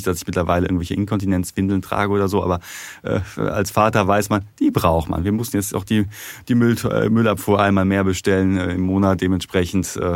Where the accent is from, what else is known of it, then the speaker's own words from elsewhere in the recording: North Rhine-Westphalia, Germany; Ja, also ich komme aus dem Ruhrgebiet